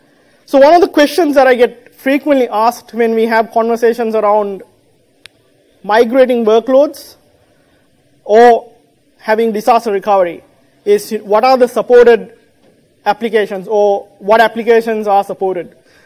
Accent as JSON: {"language": "English", "region": "Western Australia", "country": "Australia", "said": "so I'm from Western Australia, based in Perth."}